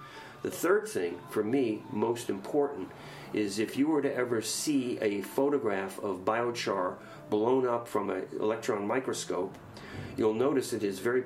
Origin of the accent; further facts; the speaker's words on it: New York, United States; And see, because I come from New York, so we got to build up.